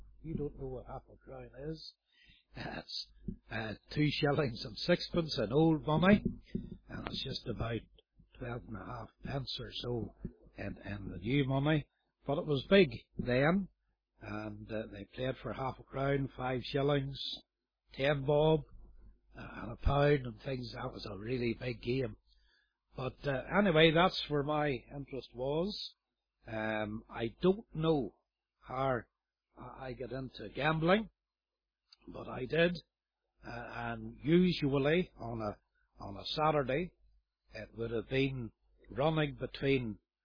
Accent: Belfast, Northern Ireland, United Kingdom; I was born and brought up in the Lower Shankill in Belfast, so that's not far away from the city centre.

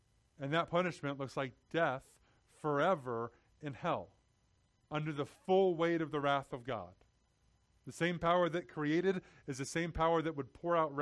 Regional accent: Texas, United States; But that's because I'm from Texas.

